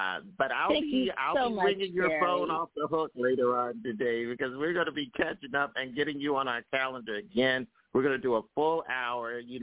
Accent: Brooklyn, New York, United States; from Brooklyn, New York.

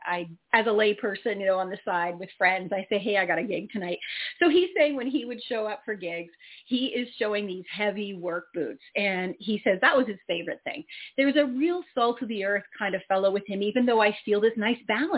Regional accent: Canada; Now, I am from Canada, and poppies are used very often by the Legion and the veterans organizations over there

